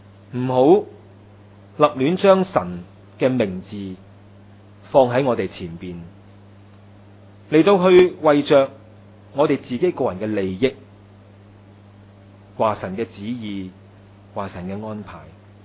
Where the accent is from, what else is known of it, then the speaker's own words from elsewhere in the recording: China; 在我们中国人东方人一个农历年的期间